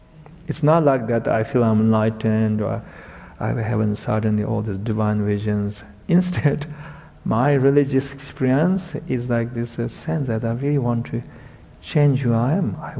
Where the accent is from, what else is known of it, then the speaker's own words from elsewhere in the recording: Tibet, China; tell them I'm from Tibet, I went to monastery.